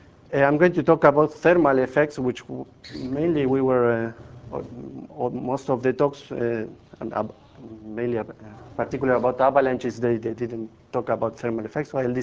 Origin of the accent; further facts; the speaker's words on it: Bariloche, Río Negro, Argentina; English is a second language; I'm from Bariloche, Argentina, in the south.